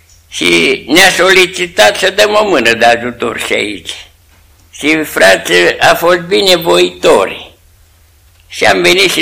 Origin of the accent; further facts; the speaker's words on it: Micești, Romania; Noi suntem de la Micești